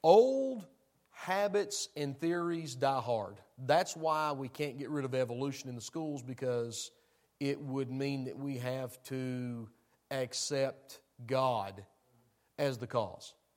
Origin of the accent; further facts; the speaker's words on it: Tennessee, United States; I know I'm from Tennessee, but I know that much.